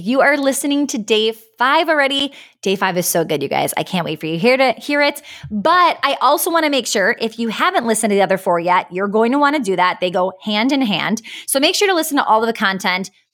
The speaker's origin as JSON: {"language": "English", "region": "Midwest", "country": "United States", "said": "I'm from the Midwest, and so of course I would probably have meat and potatoes, something similar."}